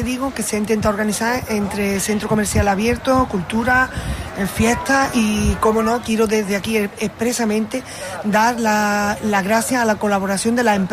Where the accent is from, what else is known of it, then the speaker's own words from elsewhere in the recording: Andalusia, Spain; porque, como buena andaluza, me gusta mucho el tardeo.